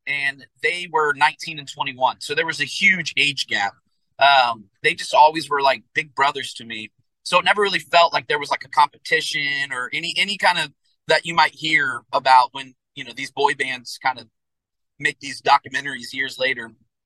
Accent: Atlanta, Georgia, United States; But yeah, I grew up in Atlanta, and I was really young when we moved. I was probably like 2 or 3 years old, and that's pretty much where I would spend the majority of my life growing up.

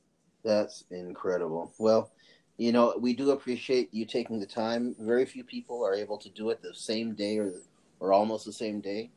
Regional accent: United States; now in Riverside, United States; I'm American. I'm here in Riverside, California.

